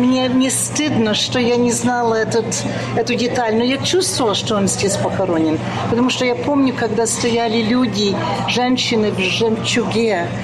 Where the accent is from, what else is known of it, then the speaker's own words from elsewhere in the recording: France; Russian is a second language; moved away as an adult; now in United States; я родилась во Франции, я всю жизнь провела.